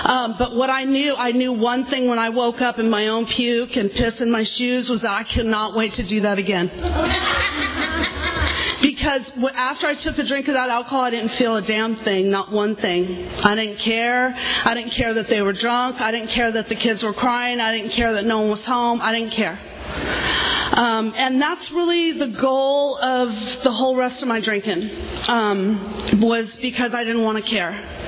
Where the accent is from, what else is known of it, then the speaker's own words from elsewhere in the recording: Lancaster, California, United States; I came here from Lancaster, California, and I don't know if anybody knows where that is, but woo! Shout out to the desert.